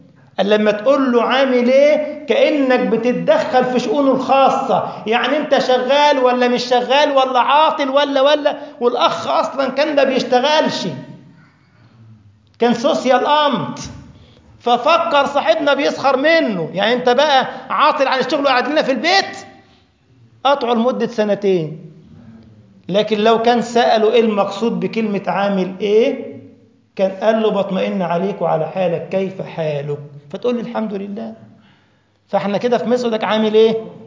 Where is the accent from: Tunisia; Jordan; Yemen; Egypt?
Egypt; فالفرخة عندنا في مصر يعني إيه؟ دجاجة.